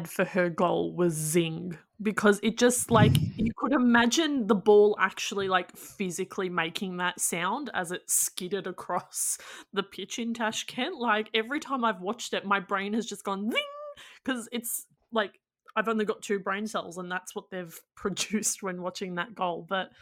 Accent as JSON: {"language": "English", "country": "Australia", "said": "as we, as Australian fans, would like."}